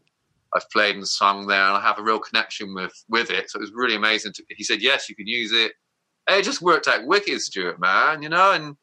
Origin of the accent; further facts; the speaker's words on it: South West England, United Kingdom; Well, growing up in Somerset, and that was possibly, I heard that song through a first love